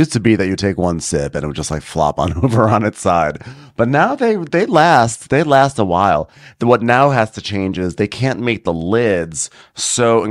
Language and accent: English; United Kingdom; I mean, I wouldn't say it, but I'm British.